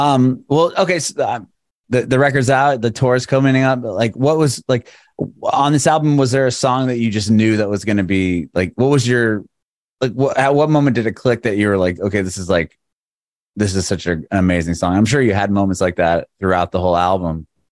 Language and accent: English; San Diego, California, United States; now in Nashville, United States; I'm originally from San Diego, and I moved to Nashville about a year and a half ago.